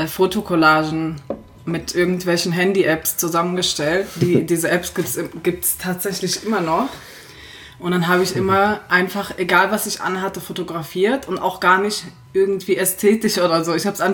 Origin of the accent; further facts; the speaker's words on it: Berlin, Germany; also ich komme im Ursprung aus Berlin, aus der wunderschönsten Stadt der Welt.